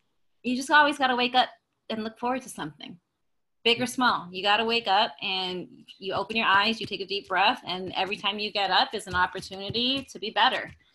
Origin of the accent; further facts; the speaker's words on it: Philippines; first language Kapampangan; English is a second language; now in Hawaii, United States; There's one similar in my native language, which is Kapungbangan. It's in the North Philippines.